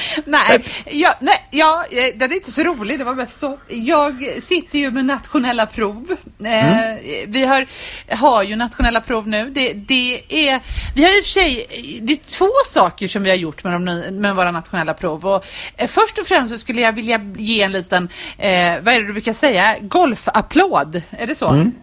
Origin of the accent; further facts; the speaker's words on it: Gothenburg, Västra Götaland County, Sweden; Men eftersom vi är göteborgare och eftersom vi är lärare så gör vi ju inte så